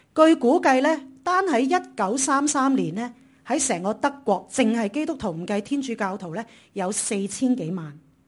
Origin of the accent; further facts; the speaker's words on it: China; 我哋中国人都有份嘅，吓！我哋中国人咧都有份拯救犹太人